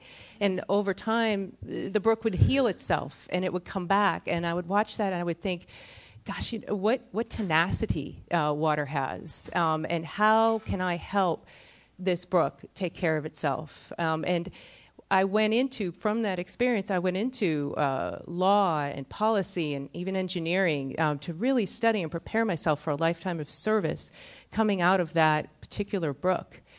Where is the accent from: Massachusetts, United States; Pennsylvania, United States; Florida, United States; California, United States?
Massachusetts, United States; As a child growing up in Massachusetts, there was a small forest.